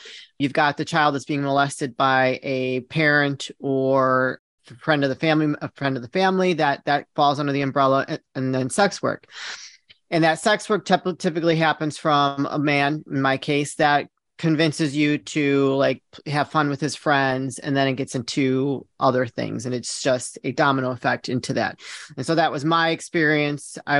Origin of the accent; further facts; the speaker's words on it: Illinois, United States; So I'm from the Chicagoland area. So I'm a total Midwest girl, born in the suburbs, moved to Michigan for a brief period. Then we moved back.